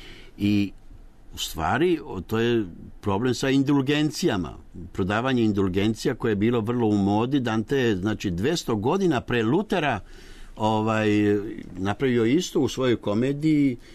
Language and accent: Serbian; Banja Luka, Republika Srpska, Bosnia & Herzegovina; born there; Jesam, ja se ponašam naproti kao Banjalučanin i tekako.